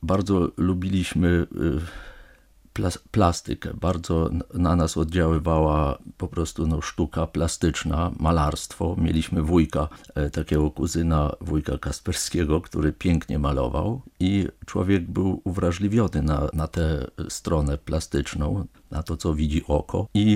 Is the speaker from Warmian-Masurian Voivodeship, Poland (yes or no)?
no; Szczebrzeszyn, Lublin Voivodeship, Poland; also born or lived in Roztocze; się urodziłem w Szczebrzeszynie, gdzie chrząszcz brzmi w trzcinie, i na tym, że Roztoczu mogłem się wychowywać